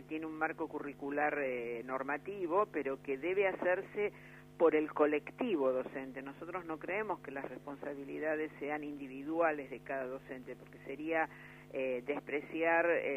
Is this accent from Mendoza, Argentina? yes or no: no; Buenos Aires, Argentina; Yo, como porteña, que vivo en la ciudad de Buenos Aires